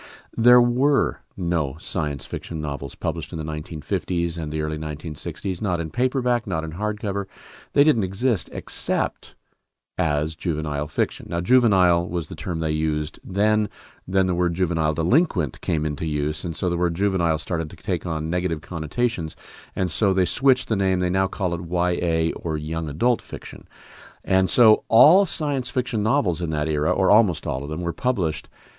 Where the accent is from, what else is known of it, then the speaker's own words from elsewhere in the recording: California, United States; also born or lived in Mesa, Arizona; growing up in California. But now I was in Mesa, Arizona, went into the junior high library there